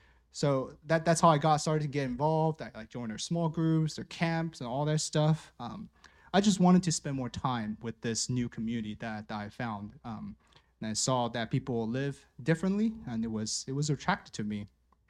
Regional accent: Taiwan; I was born and raised here in Taiwan, and during my early years, life was just mostly about school

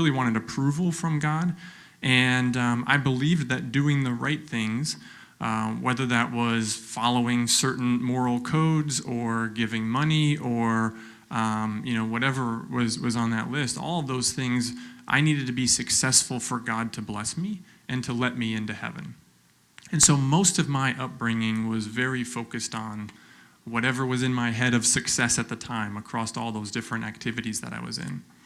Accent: Austin, Texas, United States; also born or lived in New York; Spent most of my life growing up in Austin, Texas. And much of my upbringing was very American.

